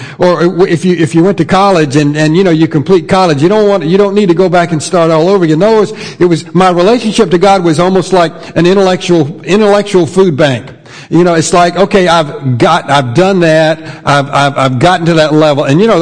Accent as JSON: {"language": "English", "region": "the South", "country": "United States", "tie": "born or raised there", "said": "because I'd gone to church so much all my life, growing up in the Bible Belt."}